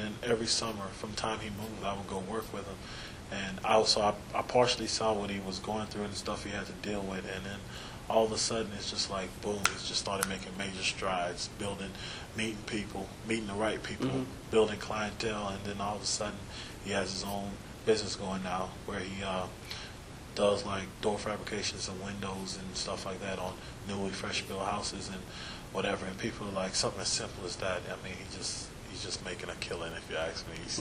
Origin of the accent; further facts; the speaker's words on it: Texas, United States; Like, I'm from Texas, and he was like, you from Texas, and you don't listen to country music?